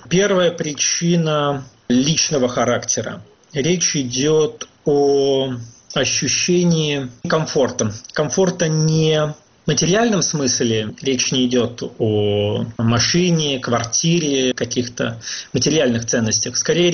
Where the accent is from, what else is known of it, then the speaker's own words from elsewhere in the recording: Russia; Я родился в России, воспитан в России, вырос, собственно, в этой стране. И для меня русская культура, русский язык, безусловно, являются таким фундаментом определенным.